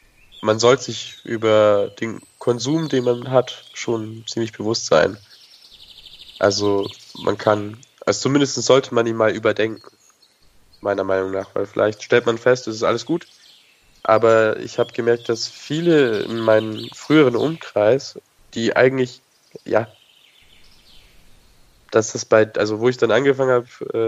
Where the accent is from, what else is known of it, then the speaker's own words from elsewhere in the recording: Nuremberg, Bavaria, Germany; gehe ich nicht mehr zurück in die Stadt, wo ich herkomme. Ich komme aus Nürnberg. Auf jeden Fall habe ich vor, in Bayern zu bleiben und gehe dann irgendein schönes Fleckchen, so Stadtrand oder Kleinstadt.